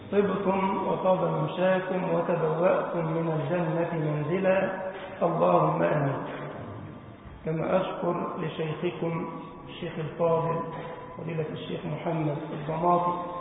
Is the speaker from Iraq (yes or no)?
no; Egypt; اللهم أمن بلدنا مصر وأهلها يا رب العالمين